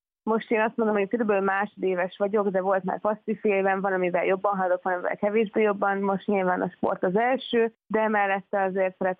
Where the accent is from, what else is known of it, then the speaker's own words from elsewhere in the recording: Debrecen, Hajdú-Bihar, Hungary; én debreceni vagyok, minden mai napig Debrecenben edzek, mellette én a Debreceni Egyetem hallgatója is vagyok.